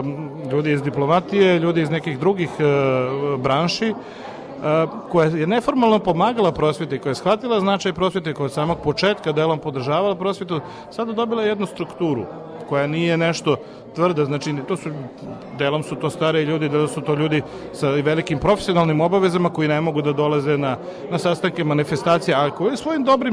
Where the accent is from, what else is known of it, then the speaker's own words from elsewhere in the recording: Leskovac, Southern and Eastern Serbia, Serbia; ja sam rođen u Leskovcu, ja sam Moravac, a on je Hercegovac